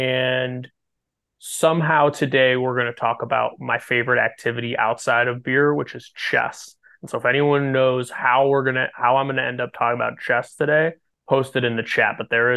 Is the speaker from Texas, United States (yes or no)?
no; Chicago, Illinois, United States; I co-hosted from my hometown of Chicago, Illinois.